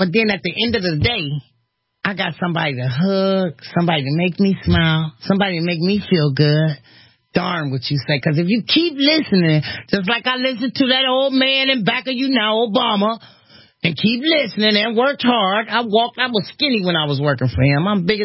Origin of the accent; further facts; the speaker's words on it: Cleveland, Ohio, United States; I'm from Cleveland, you know, I'm trying to explain to the lady.